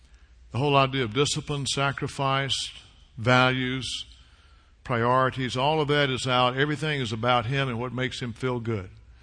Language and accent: English; Southeast, United States; Is there anyone in here tonight who was born and raised in the Southeast besides me?